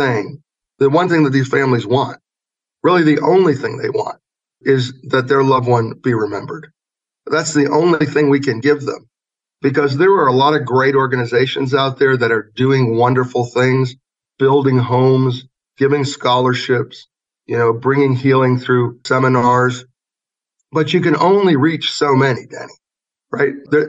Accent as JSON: {"language": "English", "region": "Virginia", "country": "United States", "said": "And I'm from Virginia, so I approached the government of Virginia first."}